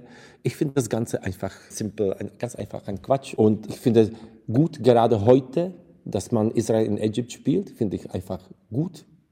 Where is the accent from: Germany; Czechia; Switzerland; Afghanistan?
Czechia; Also ich komme aus Tschechien, ich bin noch in der Zeit geboren, als Kommunisten in unserem Land geherrscht haben.